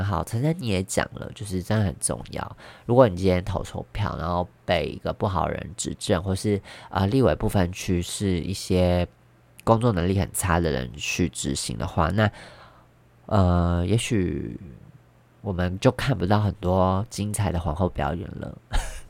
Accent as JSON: {"language": "Chinese", "country": "Taiwan", "said": "我觉得我对于身为台湾人是真的很骄傲的，"}